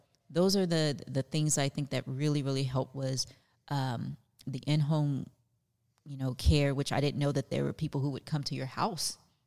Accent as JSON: {"language": "English", "region": "the South", "country": "United States", "tie": "born there", "said": "You know, I was born in the South."}